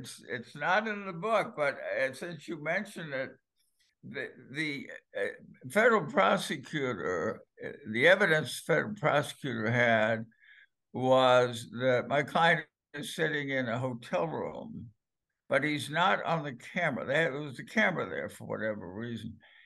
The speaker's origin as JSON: {"language": "English", "town": "Boston", "region": "Massachusetts", "country": "United States", "tie": "born or raised there", "said": "you know, growing up in Boston, which is where I started."}